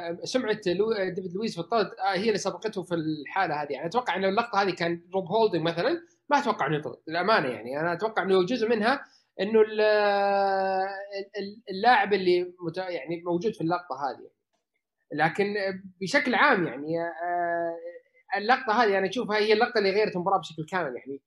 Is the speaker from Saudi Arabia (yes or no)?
yes; Saudi Arabia; يعني أشوف الدرجة الأولى عندنا في السعودية